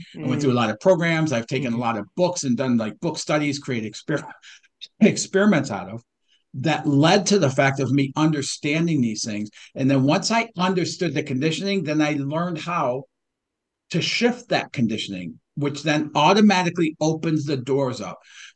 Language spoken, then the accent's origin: English; Detroit, Michigan, United States; Yeah, you know, I started out in, you know, I grew up in Detroit, Michigan.